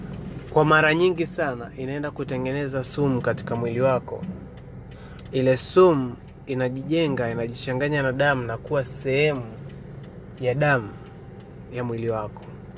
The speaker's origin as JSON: {"language": "Swahili", "country": "Tanzania", "said": "natokea Tanzania"}